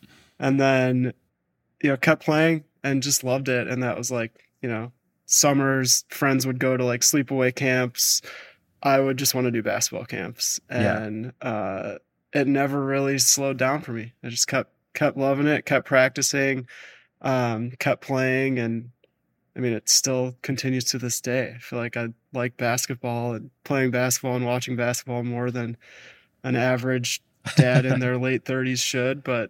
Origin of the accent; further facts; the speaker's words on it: Chicago, Illinois, United States; And growing up in Chicago, there's like the complete flip of that where it's like, no, the Cubs are never supposed to be good.